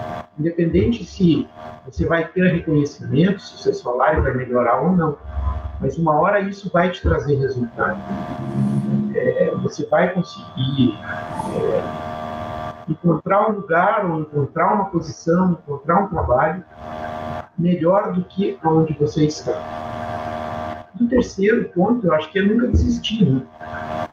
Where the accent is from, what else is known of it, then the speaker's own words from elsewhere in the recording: Curitiba, Paraná, Brazil; Eu sou de Curitiba mesmo, nasci aqui, fiquei muito pouco tempo fora trabalhando, acredito que se somar os períodos que eu fiquei fora de Curitiba, não deve ultrapassar um ano, então basicamente vivi aqui a minha vida toda